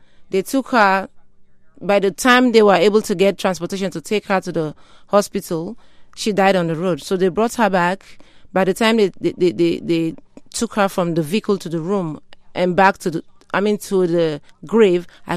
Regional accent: Sierra Leone; now in United States; growing up in Sierra Leone, I saw the desperate need. And I came to U.S.

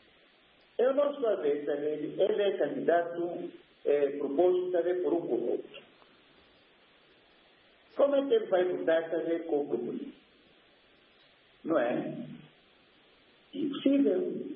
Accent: Angola; eu sou angolano

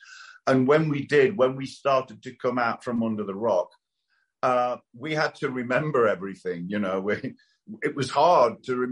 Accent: Australia; we're an Australian band and we're very proud to be from Australia.

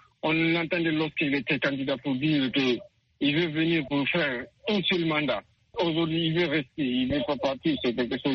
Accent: Guinea; Oui, parce que je suis de l'Afrique de l'Ouest. Avant tout d'abord, je suis de la Guinée-Conakry

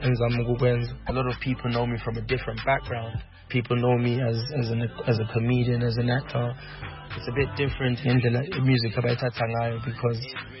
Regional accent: KwaZulu-Natal, South Africa; The Kwaito, because I'm from Zululand

